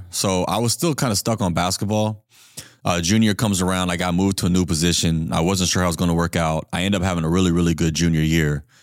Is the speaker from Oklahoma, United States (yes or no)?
yes; Norman, Oklahoma, United States; So I'm from Norman, Oklahoma. That's where the Sooners are. My dad actually played there, so he decided to raise his family there as well. So I grew up there